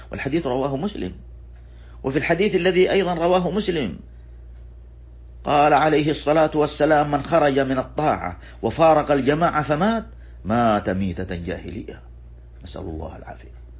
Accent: Saudi Arabia; إن من النعم علينا في بلادنا المملكة العربية السعودية

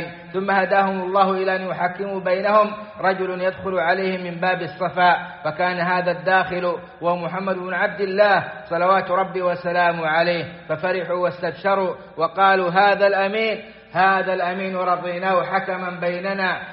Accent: Saudi Arabia; بلادنا السعودية

